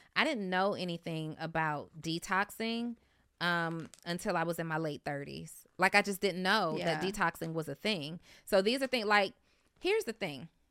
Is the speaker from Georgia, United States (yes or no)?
yes; College Park, Georgia, United States; also born or lived in New Orleans; Originally from New Orleans, but I grew up in College Park.